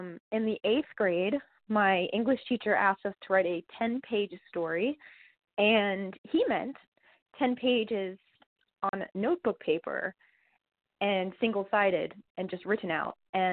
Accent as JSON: {"language": "English", "region": "Florida", "country": "United States", "tie": "born or raised there", "said": "I was named after a Stephen King novel. I grew up mostly in Florida"}